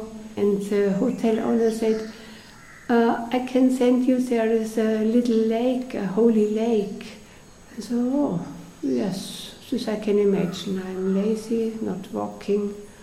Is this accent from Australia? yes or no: no; Munich, Bavaria, Germany; and I'm coming from Munich, there are also mountains, what should be special on the Himalaya